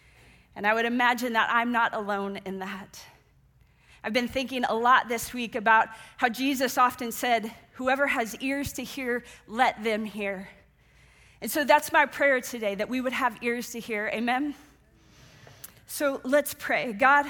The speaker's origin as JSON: {"language": "English", "town": "Kansas City", "region": "Missouri", "country": "United States", "said": "I'm from Kansas City, and I have a dad and a brother, and we are diehard, passionate fans."}